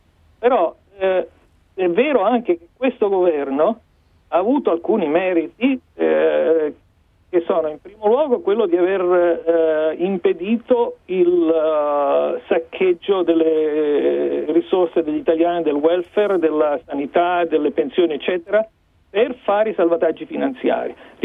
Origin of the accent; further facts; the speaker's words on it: Marche, Italy; Non solo perché io sono marchigiano e quindi mi troverei separato dall'Italia del Nord.